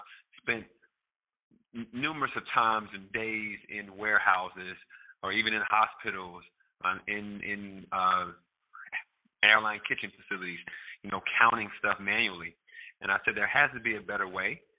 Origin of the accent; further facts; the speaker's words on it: North Carolina, United States; I'm originally from North Carolina, born and raised there, went to NC State undergrad.